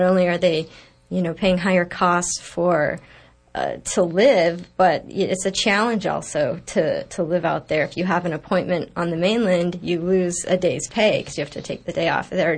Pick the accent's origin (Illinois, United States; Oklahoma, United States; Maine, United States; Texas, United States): Maine, United States; Hampden; when I was growing up in Hamden, Maine, our neighborhood used to be like that.